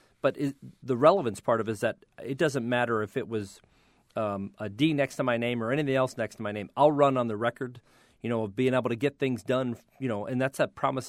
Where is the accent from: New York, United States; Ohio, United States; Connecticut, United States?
Ohio, United States; Akron; Well, you know, I grew up in Akron's neighborhoods. I became a grandfather 2 weeks ago, fifth generation of our family.